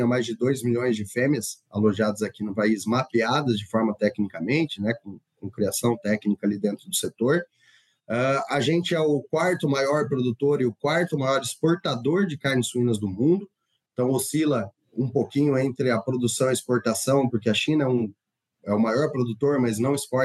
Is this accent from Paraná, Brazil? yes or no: yes; Londrina, Paraná, Brazil; Eu sou natural de Londrina, do norte do Paraná. Ali eu nasci, cresci, me formei. Ali eu realizei também o meu mestrado.